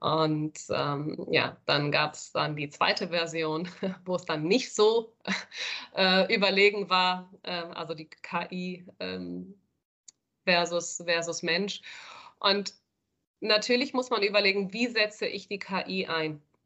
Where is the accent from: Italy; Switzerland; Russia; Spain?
Spain; now in Germany; ich bin in Spanien aufgewachsen